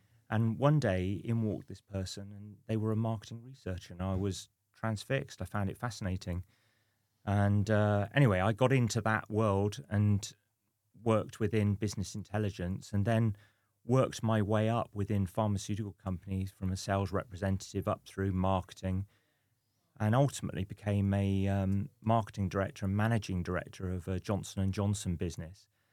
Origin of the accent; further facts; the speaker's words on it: Cricklade, South West England, United Kingdom; also born or lived in Abingdon / London; now in Portsmouth, United Kingdom; So originally, I was born in Abingdon. And I grew up in a small village called Cricklade, which is near the source of the Thames. I went to university in London, Middlesex University. And then in about 10 years ago, I became a Portsmouth resident.